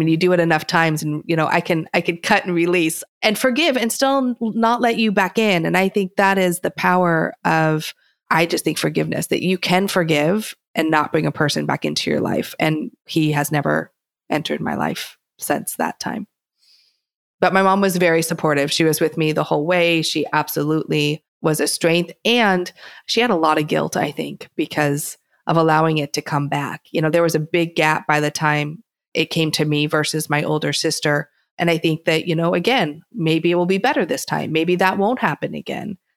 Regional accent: Portland, Oregon, United States; Growing up in Portland, Oregon, I have to share with you really quick. So it's rainy in Portland most of the time. There's pine trees.

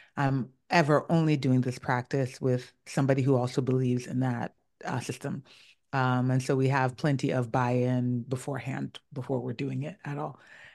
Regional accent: Ghana; I'm from Ghana, and we have a language of proverbs that are written in symbols

